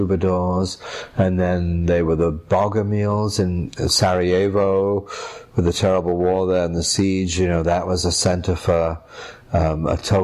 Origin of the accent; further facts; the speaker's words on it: New York, United States; You know, I'm from New York, and my neighboring representative in Queens and is Alexandria Ocasio-Cortez.